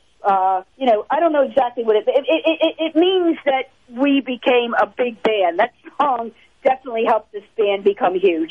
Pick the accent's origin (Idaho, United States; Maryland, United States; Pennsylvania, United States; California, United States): Maryland, United States; Baltimore; I'm from the East Coast. I can't help it. I grew up in Baltimore. It's a kind of a tough town.